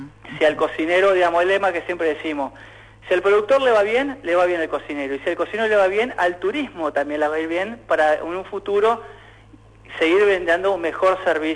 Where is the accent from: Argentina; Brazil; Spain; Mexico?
Argentina; Gualeguaychú, Entre Ríos; yo soy de Gualeguaychú y cuando era chico, yo tengo 39 años